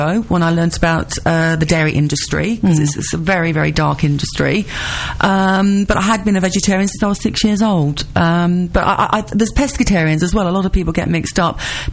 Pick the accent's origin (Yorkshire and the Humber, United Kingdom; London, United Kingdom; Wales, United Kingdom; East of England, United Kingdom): London, United Kingdom; But I'm from East London, so apparently East London sound Australian